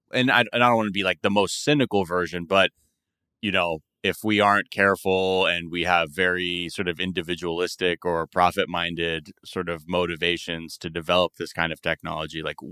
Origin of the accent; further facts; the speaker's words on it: United States; so much of my understanding of science is derived from film and television because I'm American.